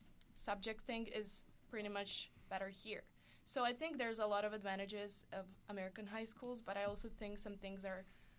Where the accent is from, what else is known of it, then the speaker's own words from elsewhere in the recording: Montenegro; first language Montenegrin; English is a second language; So I would say, after my native language, which is Montenegrin, I would say English, and then I would say Russian, and then Polish, and then French.